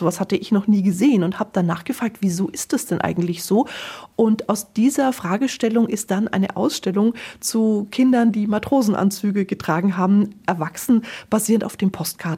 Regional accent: Nuremberg, Bavaria, Germany; also born or lived in Austria; Ich bin ja hier im Binnenland groß geworden, in Nürnberg und in Österreich, keinen Meerzugang.

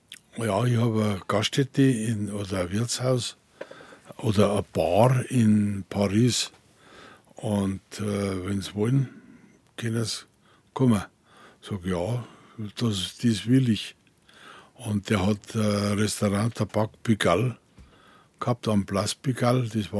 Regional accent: Bavaria, Germany; ja, man hört es. Ich komme aus Bayern, habe ich gesagt.

